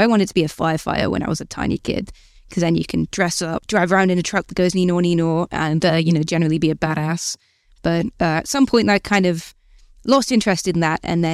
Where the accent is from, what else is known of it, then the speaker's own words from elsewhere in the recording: Newcastle, North East England, United Kingdom; now in Bristol, United Kingdom; I grew up in Gosforth, which is like the posh, boring bit of Newcastle, hence why I don't have the accent. But it's a city that I'll probably end up dying in Newcastle one day.